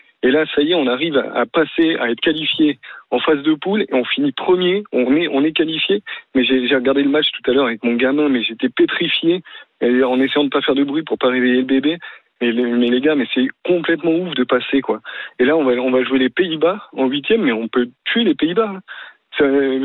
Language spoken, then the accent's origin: French; Bucharest, Romania; De Bucarest.